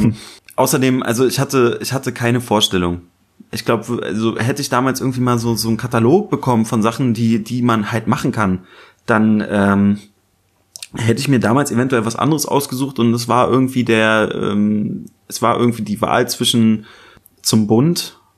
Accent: Berlin, Germany; Und es gibt Neu-Hohenschönhausen, da wo ich herkomme, das ist sozusagen, also das ist ein, ich glaube, das zweitgrößte Plattenbaugebiet Berlins nach Marzahn.

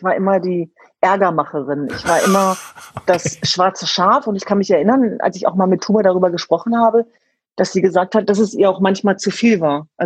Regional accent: Hanover, Lower Saxony, Germany; Also ich bin in Hannover-Linden sozusagen aufgewachsen. Ich bin geboren in der Landesfrauenklinik in der Nordstadt. Und ich bin Gott froh, dass ich in Hannover zur Welt kommen durfte

